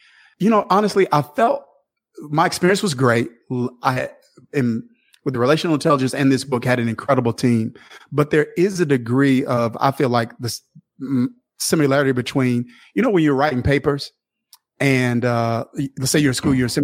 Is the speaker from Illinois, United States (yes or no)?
no; Kilmichael, Mississippi, United States; So I grew up in a small town called Killmichael, Mississippi.